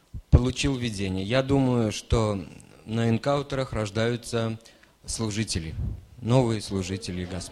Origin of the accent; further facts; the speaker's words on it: Ulyanovsk, Ulyanovsk Oblast, Russia; now in Spain; Я из Испании. Приехал 2 года назад сюда. Из России, из города Ульяновска.